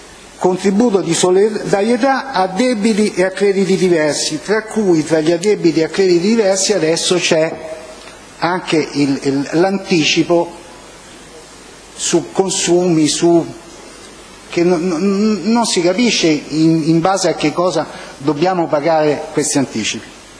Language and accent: Italian; Valcanneto, Lazio, Italy; E sono di Valcanneto.